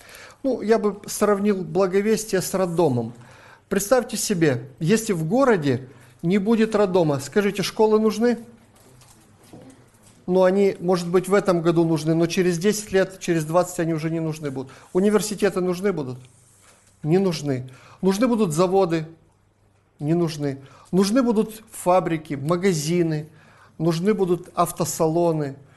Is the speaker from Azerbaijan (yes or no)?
no; Chișinău, Moldova; Я из Кишинева, с Молдавии. Совершаю служение пасторское в Баптистской церкви.